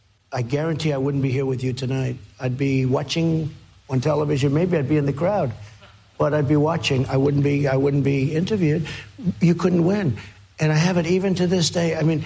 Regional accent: Manhattan, New York, United States; I was from Manhattan, from New York

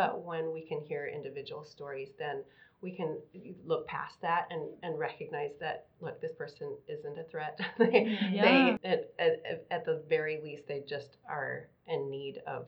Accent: Western United States, United States; So I am very white. I grew up in the West, Western United States

